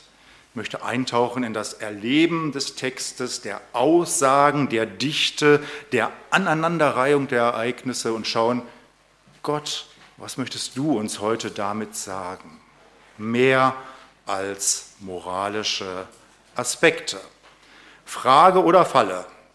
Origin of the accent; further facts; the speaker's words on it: Weinsberg, Baden-Württemberg, Germany; da war ich Besucher in der evangelischen Kirche in meinem Heimatdorf. Ich wohne in einem kleinen Dorf, das zur Stadt Weinsberg dazugehört.